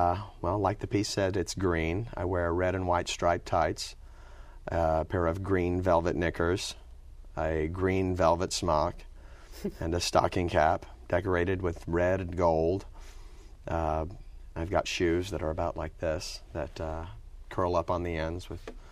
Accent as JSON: {"language": "English", "region": "Louisiana", "country": "United States", "said": "I'm from South Louisiana, so... you know, when I drive the back roads when I go home."}